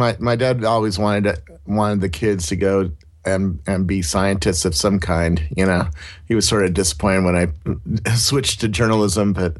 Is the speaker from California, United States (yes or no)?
yes; Cupertino, California, United States; Well, I grew up in Cupertino, and my dad was an engineer.